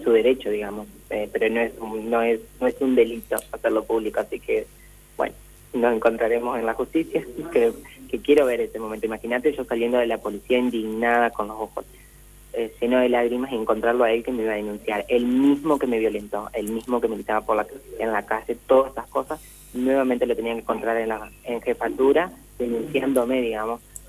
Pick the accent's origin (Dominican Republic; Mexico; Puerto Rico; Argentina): Argentina; Nogoyá, Entre Ríos; Soy de Nogoyá. Sí. Vivo acá, actualmente trabajo acá.